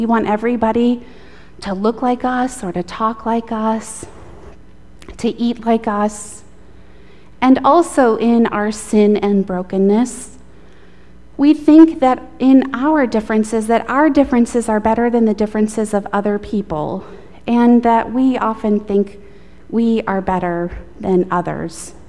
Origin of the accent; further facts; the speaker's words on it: Lexington, United States; God doesn't love us more because we're from Lexington and others are from other places.